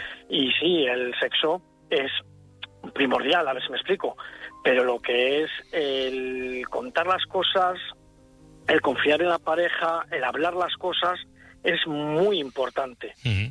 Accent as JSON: {"language": "Spanish", "town": "Cuéllar", "region": "Castile and León", "country": "Spain", "said": "Soy de Cuellar, Segovia."}